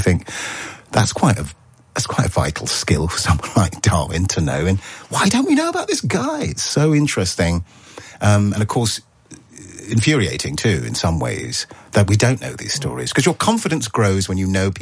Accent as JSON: {"language": "English", "town": "Brent", "region": "London", "country": "United Kingdom", "tie": "born or raised there", "said": "because I live in Brent. I grew up in Brent. It's the most multicultural borough in the country."}